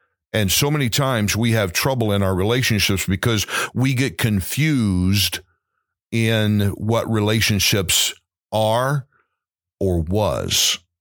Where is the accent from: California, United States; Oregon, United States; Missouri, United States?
Missouri, United States; St. Louis; now in Dallas, United States; But I'm born and raised in St. Louis, and I went back there for a period of time and planted a new church